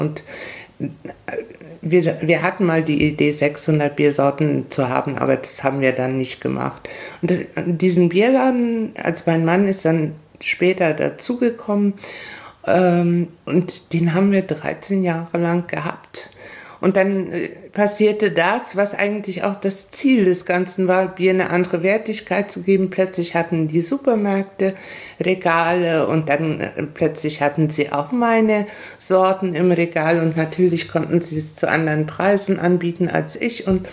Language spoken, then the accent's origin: German; Paraguay; moved away as an adult; now in Germany; Also ich bin mit 20 aus Paraguay nach Deutschland gekommen, habe hier Sprachlehrforschung mit diversen Nebenfächern studiert.